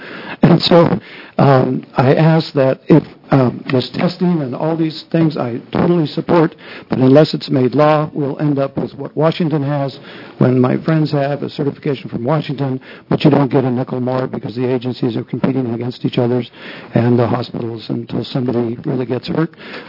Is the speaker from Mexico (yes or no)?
yes; Mexico; now in Portland, United States; I'm a freelance interpreter. I started learning interpreter skills 20 years ago. I was born and raised in Mexico, and my grandparents came to Mexico. I'm fluent in both languages.